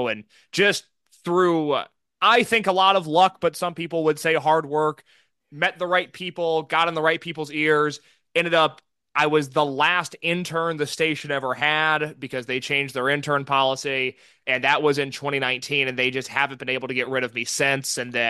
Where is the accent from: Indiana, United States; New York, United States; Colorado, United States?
Indiana, United States; I'm from Indiana originally